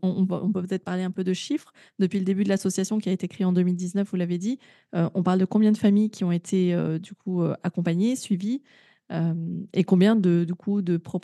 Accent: Grenoble, Auvergne-Rhône-Alpes, France; Je suis originaire de Grenoble, j'ai quand même grandi dans un quartier, pas du tout défavorisé, mais je veux dire, je côtoyais des familles qui ne partaient pas en vacances.

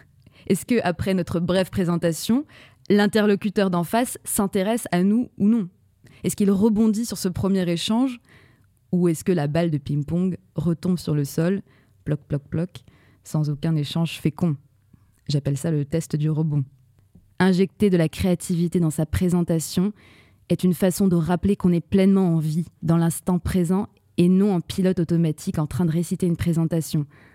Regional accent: Melun, Île-de-France, France; Je suis la troisième d'une fratrie de quatre. J'ai grandi à Melun, vers la forêt de Fontainebleau.

